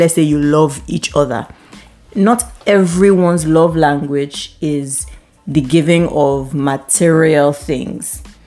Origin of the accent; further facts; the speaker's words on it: Canada; You know me being Canadian and all, like, I don't really like these African things.